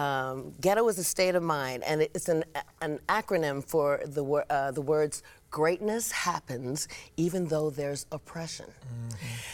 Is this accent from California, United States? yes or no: yes; Compton, California, United States; it's only because I say I grew up I'm from Compton.